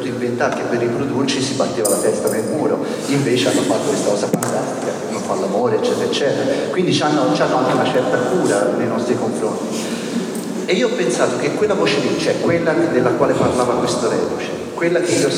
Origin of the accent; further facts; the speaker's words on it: Pisa, Tuscany, Italy; Cioè da pisano la prima domanda che mi sono fatto, da toscano la prima domanda è stata